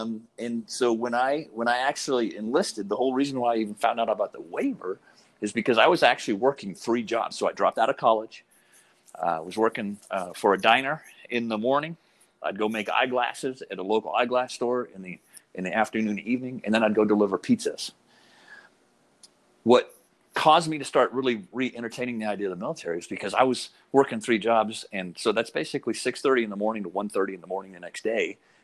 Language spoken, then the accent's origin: English; Coeur d'Alene, Idaho, United States; born there; So I was born in Coeur d'Alene, Idaho. So if you know where Seattle is, and then head east to Spokane, head further east, and then you get Coeur d'Alene.